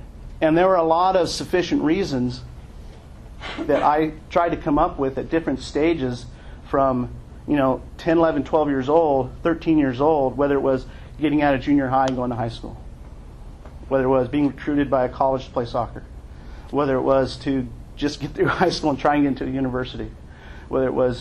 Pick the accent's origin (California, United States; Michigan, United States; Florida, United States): California, United States; Los Angeles; I was raised on the Mexican side of my family in East LA for the first 5-6 years of my life.